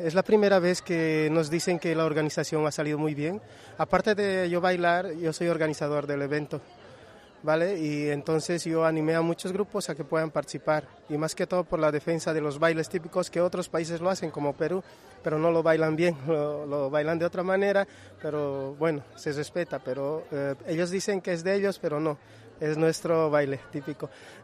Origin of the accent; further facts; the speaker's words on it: Bolivia; now in Ireland; Realmente Bolivia está creciendo en Irlanda y es lo más bonito. Queremos ser más unidos y lograr muchas cosas más aquí y que nos respeten como bolivianos.